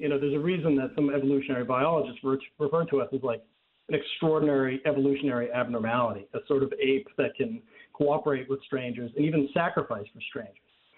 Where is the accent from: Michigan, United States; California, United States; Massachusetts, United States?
Massachusetts, United States; Boston; now in New York, United States; I grew up in Boston. I live in New York. I've lived in the Northeast pretty much my whole life.